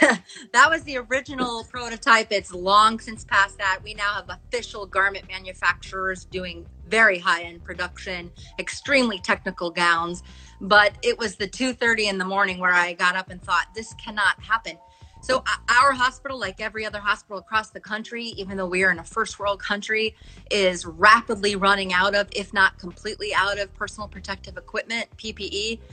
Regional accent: Vernonia, Oregon, United States; I'm from Oregon, a really tiny logging community called Vernonia, Oregon.

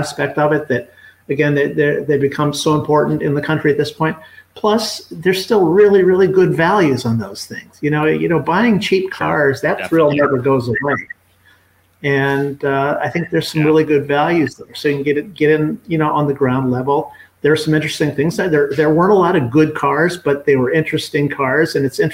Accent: Akron, Ohio, United States; I grew up in Akron and it was basically hot rodders and, you know, basically big American muscle cars when I was growing up.

